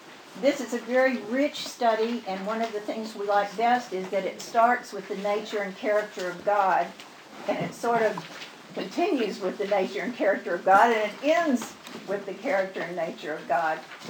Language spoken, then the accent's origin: English; Texas, United States; Now, we're from Texas, so that's pretty fur piece.